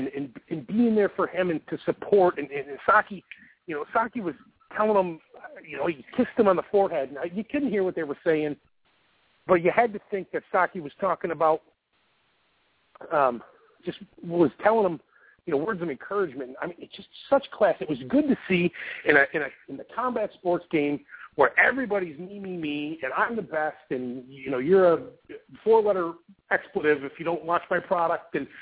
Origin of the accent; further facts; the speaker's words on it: Buffalo, New York, United States; I'm from Buffalo, New York